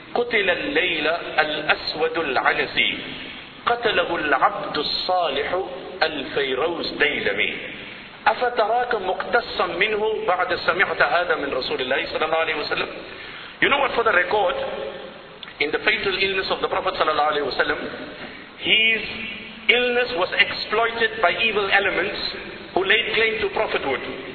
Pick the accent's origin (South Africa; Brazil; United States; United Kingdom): South Africa; Now, I mean, I'm coming from South Africa, and now in the World Cup we hear of an octopus making predictions.